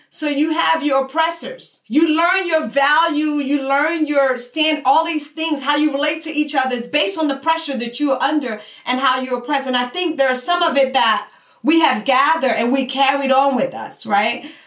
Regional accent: Philadelphia, Pennsylvania, United States; You know, I grew up in Philadelphia. I went to high school and college in Philadelphia.

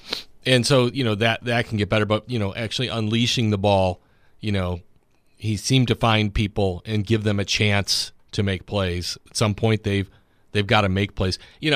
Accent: Chicago, Illinois, United States; You know, I'm from Chicago. I watched the 85 Bears make every quarterback they played except for Dan Marino look silly.

